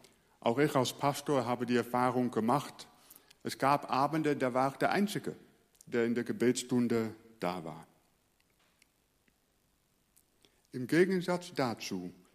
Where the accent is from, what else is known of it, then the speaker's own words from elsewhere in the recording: Netherlands; German is a second language; moved away as an adult; now in Germany; ich komme aus Holland und ich habe eine deutsche Frau und so kommt es, dass ich hier lebe. Vorher war ich Pastor von einer Freikirche in Berlin